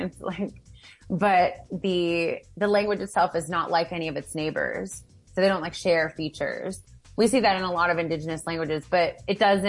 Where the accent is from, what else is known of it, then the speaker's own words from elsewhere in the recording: Appalachia, United States; I started working on Appalachian English because I'm from Appalachia, right?